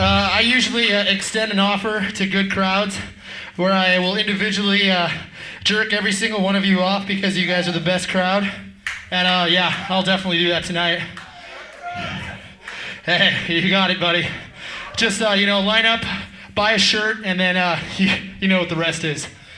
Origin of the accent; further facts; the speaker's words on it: California, United States; Yeah, we are from California.